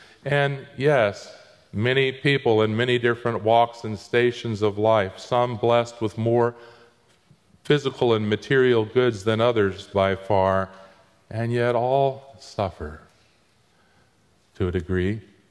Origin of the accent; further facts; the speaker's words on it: Florida, United States; When I was growing up in Florida, everybody had to study Romeo and Juliet when we were in the ninth grade.